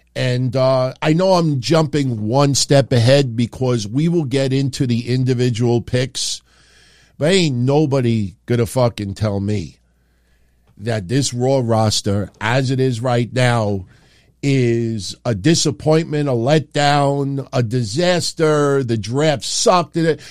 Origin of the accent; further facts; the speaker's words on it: New York, United States; You know, I'm from New York my entire life.